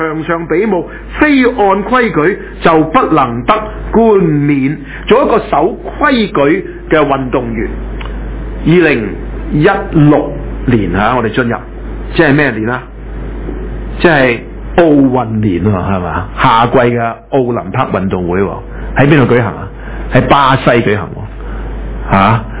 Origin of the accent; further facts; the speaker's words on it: Canada; 你知我哋加拿大人咧，就對美國又憎又恨噶嘛